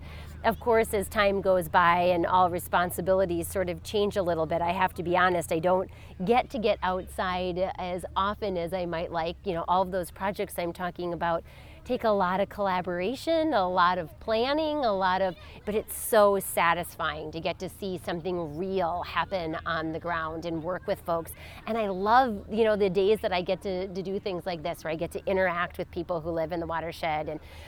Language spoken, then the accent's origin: English; Wisconsin, United States; And I grew up in Door County, Wisconsin, so I grew up on the water, both the Bay of Sturgeon Bay and on Lake Michigan.